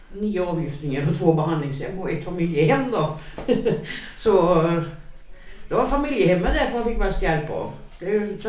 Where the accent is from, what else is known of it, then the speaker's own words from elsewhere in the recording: Grums, Värmland, Sweden; Jag vet inte, jag kommer från Grums.